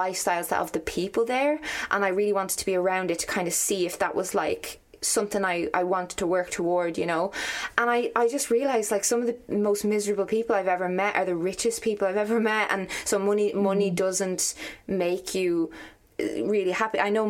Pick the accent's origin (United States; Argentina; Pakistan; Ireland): Ireland; Dublin, Leinster; now in Skerries, Ireland; I am a small town Irish girl. Like I grew up in Dublin, and I live in Skerries now. Like, but all my family and friends, most of my family and friends live here.